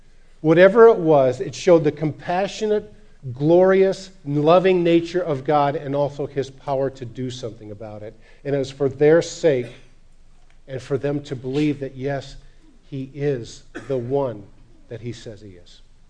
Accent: Iowa, United States; Hey, I'm from Iowa. Where? Ask people in Iowa. I live in North Liberty.

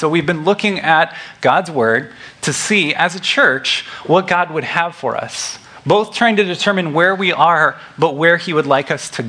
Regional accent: Missouri, United States; I'm also from Missouri, but that begs a clarification that I'd like to make for you.

